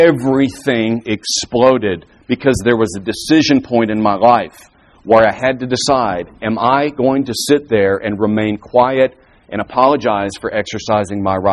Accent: Texas, United States; I'm from Texas, two-word response, giddy up, basically.

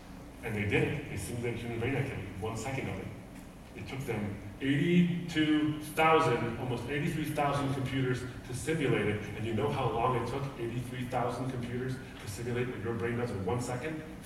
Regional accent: Michigan, United States; I'm from Michigan, like you in Montana, I need a lot of sweaters. We're a cold weather state too.

